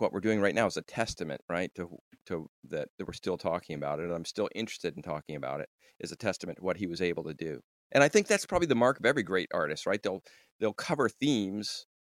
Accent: Juneau, Alaska, United States; Like our story was the bass player and I came from Juneau, Alaska. And I think we're like right off the turnip truck from Juneau, Alaska.

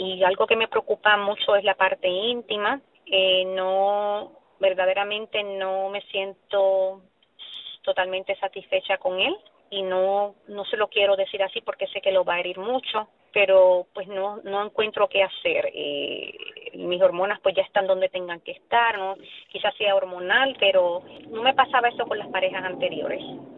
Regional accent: Puerto Rico; yo soy puertorriqueña

